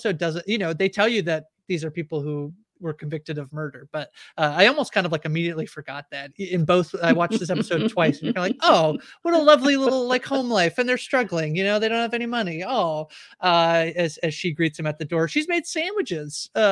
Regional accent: Canada; I'm Canadian, I don't have great French

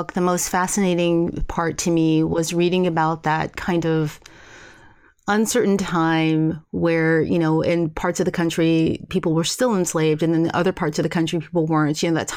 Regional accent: the South, United States; I mean, I grew up in the South

